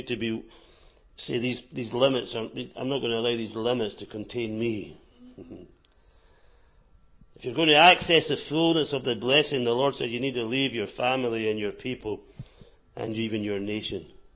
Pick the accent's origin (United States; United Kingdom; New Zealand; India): United Kingdom; Scotland; I choose to be generous, even though I'm Scottish.